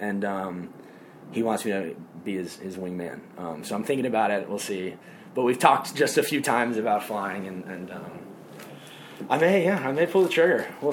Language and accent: English; Nashville, Tennessee, United States; And obviously, you know, I grew up in Nashville, so that kind of helps a lot of singing.